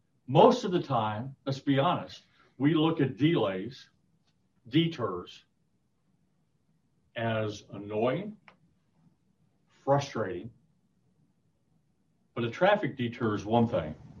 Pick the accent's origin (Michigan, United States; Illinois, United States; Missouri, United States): Missouri, United States; now in Texas, United States; I didn't know Texas existed because I was from Missouri.